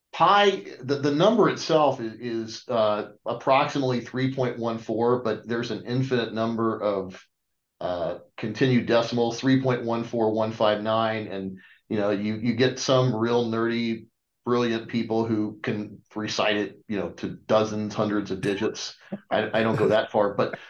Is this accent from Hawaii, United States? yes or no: no; Cincinnati, Ohio, United States; now in Denver, United States; So I grew up in Cincinnati most of my childhood, and I've lived in Metro Denver most of my adult life.